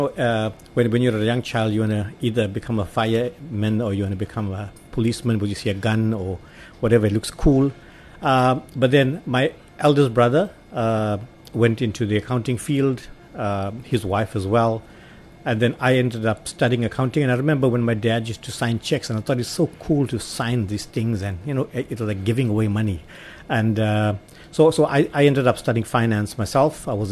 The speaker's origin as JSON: {"language": "English", "town": "Chatsworth", "region": "KwaZulu-Natal", "country": "South Africa", "tie": "born or raised there", "also_born_or_lived": "KwaDukuza", "said": "So, in my very early days, I grew up in Chatsworth. My family is originally both mum and dad from Kwadiguza. And then we moved to our farm for a few years. And then I lived for many years in Stanger Manor in Kwadiguza."}